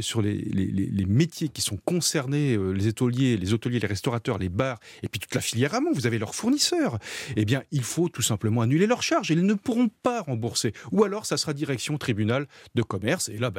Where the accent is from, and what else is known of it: France